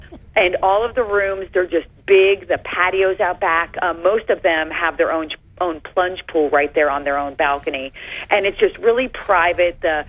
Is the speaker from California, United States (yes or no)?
yes; San Diego, California, United States; I would definitely recommend coming back to San Diego, which just happens to be my hometown.